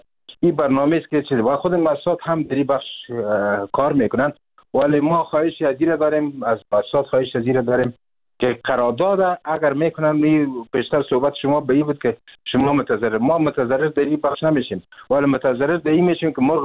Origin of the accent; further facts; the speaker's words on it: Afghanistan; ما و شما از افغانستان هستیم،